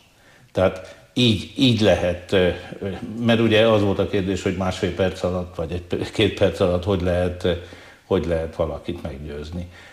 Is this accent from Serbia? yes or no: no; Székely Land, Romania; Megmondom, hogy mi ránk magyarokra ez is jellemző, és a székelyekre is, én is székely vagyok.